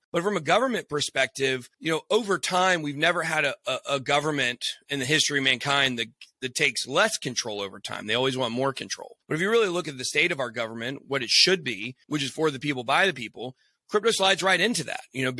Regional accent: Georgia, United States; also born or lived in Rome; Born and raised in Georgia. Yeah, absolutely. We're as Southern as you get.

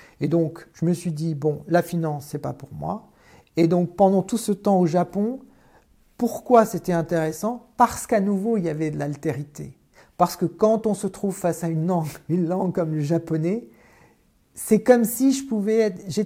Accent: France; j'ai été challengé en tant que Français

